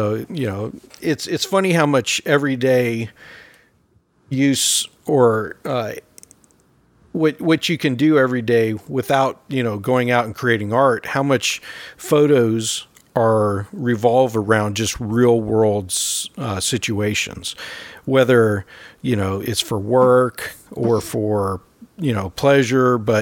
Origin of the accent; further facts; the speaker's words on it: San Jose, California, United States; now in South Carolina, United States; And it was held in San Jose, California, which is my hometown, even though I live in South Carolina now.